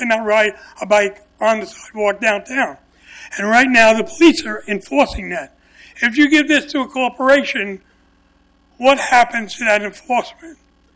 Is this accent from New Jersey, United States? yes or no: no; New York, United States; I grew up in New York, so I know New York.